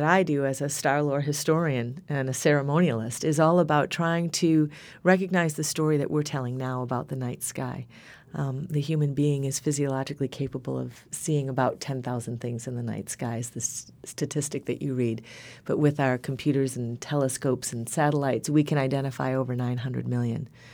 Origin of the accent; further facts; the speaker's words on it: Michigan, United States; I'm from Michigan, have lived here all my life. I moved to northern Michigan about 10 years ago.